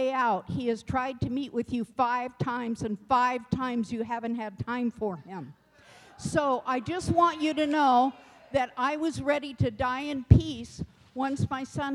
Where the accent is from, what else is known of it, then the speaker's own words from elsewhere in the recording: Paradise, California, United States; I'm from Paradise.